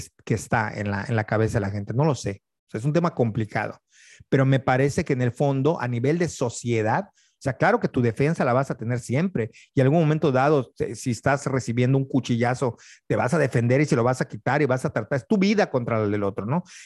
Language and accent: Spanish; Mexico; sí creo que tiene contrastes culturales de cómo lo vemos nosotros como mexicanos o como latinoamericanos y cómo lo ven ellos